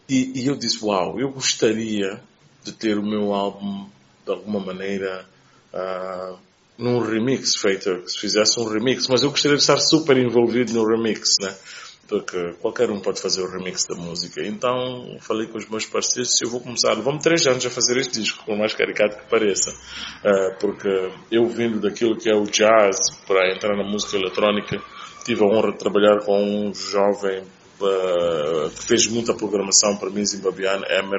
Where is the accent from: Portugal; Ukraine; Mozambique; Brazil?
Mozambique; para nós como moçambicanos